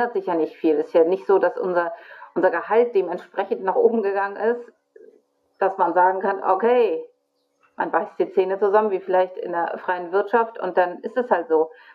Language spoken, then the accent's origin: German; Hamburg, Germany; Ich komme aus Hamburg und ich bin Kinderkrankenschwester.